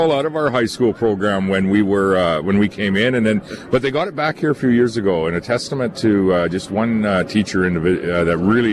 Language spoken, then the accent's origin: English; Shellbrook, Saskatchewan, Canada; what I remember living 4 hours north of Regina is